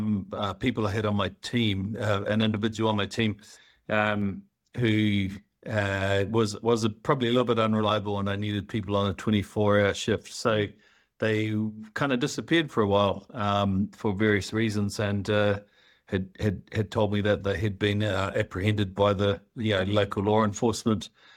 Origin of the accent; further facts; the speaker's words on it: New Zealand; quite a long time ago when I first moved over from New Zealand.